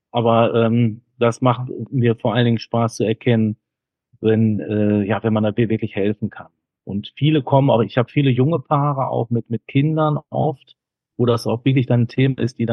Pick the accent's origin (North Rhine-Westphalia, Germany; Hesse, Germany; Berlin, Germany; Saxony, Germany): North Rhine-Westphalia, Germany; Cologne; ich komme aus Köln und arbeite und lebe hier.